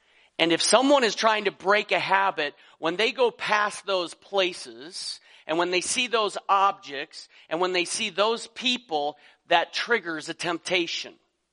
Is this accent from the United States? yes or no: yes; Colorado, United States; I grew up in Colorado, as I've told you. I used to climb various mountains